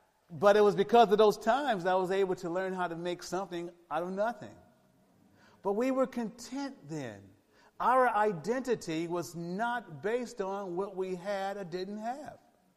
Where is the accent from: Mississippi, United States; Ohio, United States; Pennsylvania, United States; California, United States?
California, United States; Los Angeles; I remember growing up in the Jordan Down housing projects in Watts.